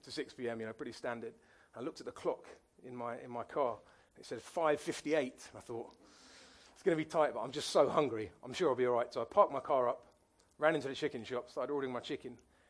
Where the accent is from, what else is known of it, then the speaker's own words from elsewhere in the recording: Norbury, London, United Kingdom; I grew up in North Croydon, in the north part of the borough, in a place called Norbury.